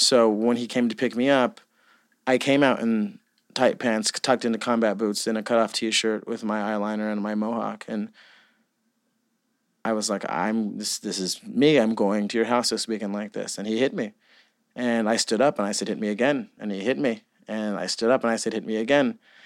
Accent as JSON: {"language": "English", "town": "Norwalk", "region": "California", "country": "United States", "tie": "born or raised there", "said": "I grew up in Norwalk, California. It's a small little town. It's changed a lot. I haven't been there since 2005 when I graduated high school."}